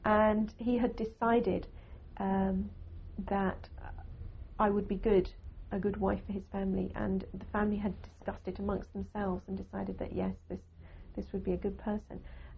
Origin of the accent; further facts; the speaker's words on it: United Kingdom; because I am British